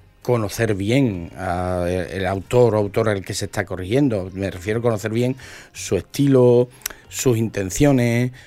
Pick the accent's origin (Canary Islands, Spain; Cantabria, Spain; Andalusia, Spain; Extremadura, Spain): Andalusia, Spain; El Puerto de Santa María; Tengo 34 años y soy del puerto de Santa María. Y soy correctora.